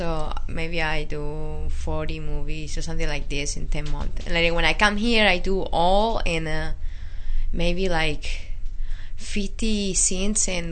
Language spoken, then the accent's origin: English; Barcelona, Catalonia, Spain; English is a second language; now in United States; I'm from Spain, Barcelona.